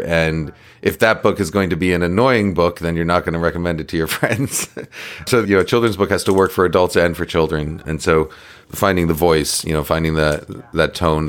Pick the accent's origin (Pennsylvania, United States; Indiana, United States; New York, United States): New York, United States; also born or lived in Boston; So we grew up in New York. I was born in Boston, but we grew up in New York. I grew up in New York, where we had an apartment and on the 10th floor of the building